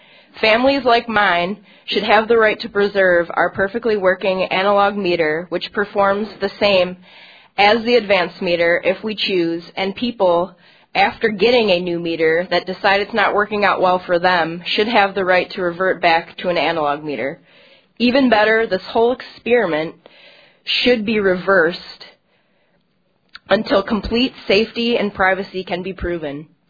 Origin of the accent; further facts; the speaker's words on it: Roseville, Michigan, United States; I'm 20 years old. I'm from Roseville, Michigan.